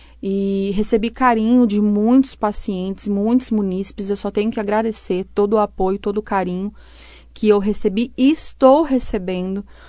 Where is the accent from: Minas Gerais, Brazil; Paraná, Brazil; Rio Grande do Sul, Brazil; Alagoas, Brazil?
Paraná, Brazil; Londrina; now in Bandeirantes, Brazil; eu sou de Londrina, porém eu moro em Bandeirantes desde quando eu casei. Faz 16 anos que eu sou casada com o Tomé. E desde então eu moro aqui em Bandeirantes e fiz minha graduação aqui em Bandeirantes.